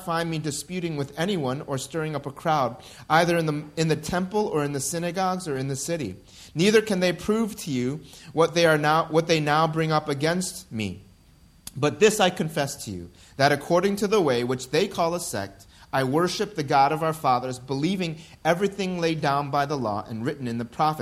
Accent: United States; Growing up in the United States, for me as an Asian American, I experienced that often.

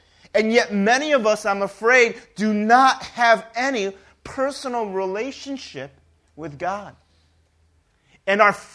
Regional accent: United States; And, you know, I grew up in the United States, and Mrs. Fields is like the best cookies back in the day, right?

